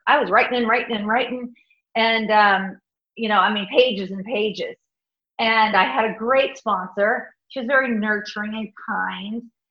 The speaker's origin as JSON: {"language": "English", "country": "Ireland", "said": "that I'm Irish, what can I say?"}